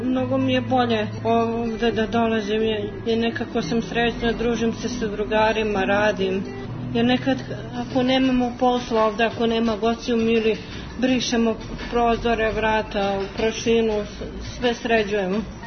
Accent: Belgrade, Serbia; Ja sam iz Beograda sa Dorćala.

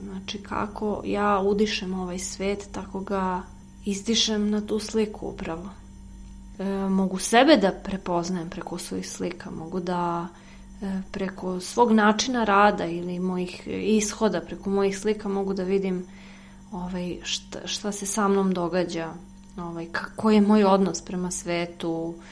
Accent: Belgrade, Serbia; iz Beograda sam. Ja sam slikarka.

